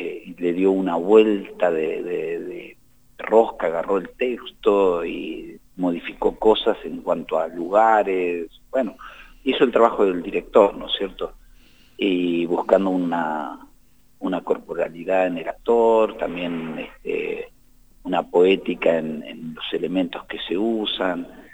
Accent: Caleta Olivia, Santa Cruz, Argentina; Somos de Caleta Olivia

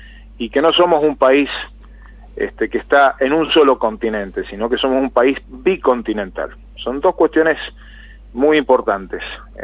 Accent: Mendoza, Argentina; Sobre todo para quienes somos mendocinos, quienes somos de tierra adentro

